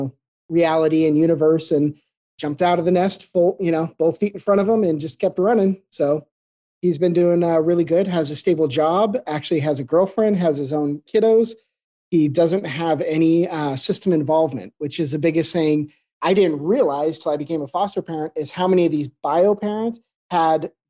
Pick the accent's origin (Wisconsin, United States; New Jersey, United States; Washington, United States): Washington, United States; Shelton; also born or lived in Seattle, United States; So I've always been Washingtonian. I was born in Seattle and then moved to a very rural town called Shelton. In that town, it's definitely more of a logging community, farming community.